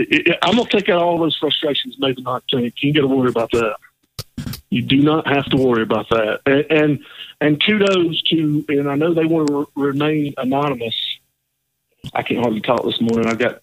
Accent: Britain, Alabama, United States; born there; I said, well, I'm living here, but I was originally born in South Alabama, town called Britain.

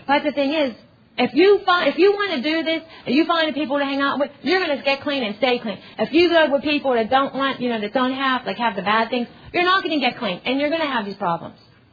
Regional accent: Pittsburgh, Pennsylvania, United States; I'm from Pittsburgh, Pennsylvania, from the Tri-State region, along with Bob over there.

